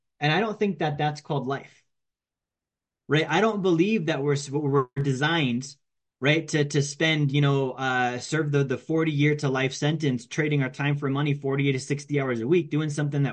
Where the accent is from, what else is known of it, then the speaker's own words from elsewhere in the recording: Alaska, United States; also born or lived in Minnesota; I grew up in Alaska, right? So I didn't leave Alaska once I moved there. I didn't leave Alaska for a very long time. I lived there for like 20 years.